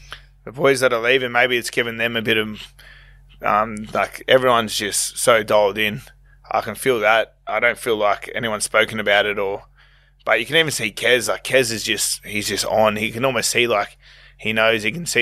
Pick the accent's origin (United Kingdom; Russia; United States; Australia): Australia; Bronte, New South Wales; It's my home. I grew up in Bronte Beach. I love it. It's just home.